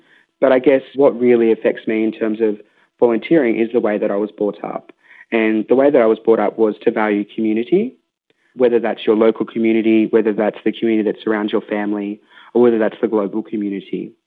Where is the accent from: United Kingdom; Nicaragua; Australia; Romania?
Australia; we as Australian citizens, we as human beings, as an Aboriginal person, we all have a duty to help when other people are in need.